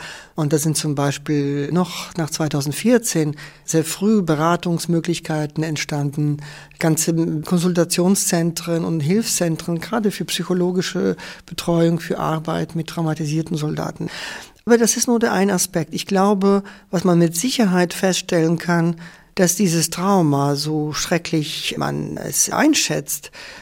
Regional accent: Lviv, Lviv Oblast, Ukraine; es gibt in meiner Heimatstadt einen ganz großen, bekannten alten Friedhof, so eine Art Père Lachaise, ein Lemberger Père Lachaise

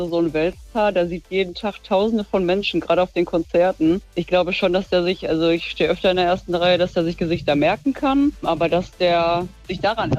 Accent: Gelsenkirchen, North Rhine-Westphalia, Germany; Ich komme aus Gelsenkirchen.

